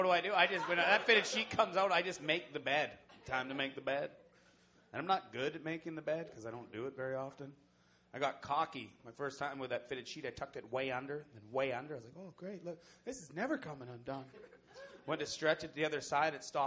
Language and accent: English; Saskatchewan, Canada; I'm from Saskatchewan. I can't believe I'm not bigger. And people get on you when you're from Saskatchewan.